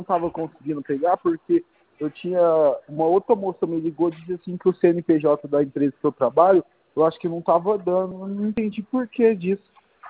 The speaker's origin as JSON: {"language": "Portuguese", "town": "Arapongas", "region": "Paraná", "country": "Brazil", "said": "Eu sou aqui de Arapongas"}